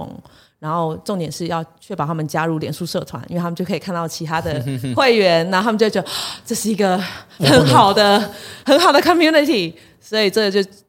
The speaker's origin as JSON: {"language": "Chinese", "region": "Kaohsiung", "country": "Taiwan", "said": "我高雄人。"}